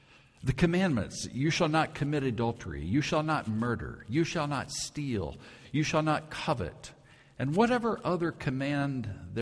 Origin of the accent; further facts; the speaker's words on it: Oskaloosa, Iowa, United States; now in Colorado, United States; And on the way back to Colorado, we would usually make Ostalusa, Iowa, my hometown, the last stop on our way on through to Denver.